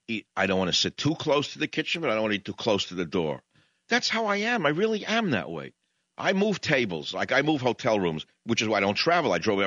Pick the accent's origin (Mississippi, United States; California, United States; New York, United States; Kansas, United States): California, United States; San Francisco; I absolutely, of course, better than a healthy person because I'm from San Francisco.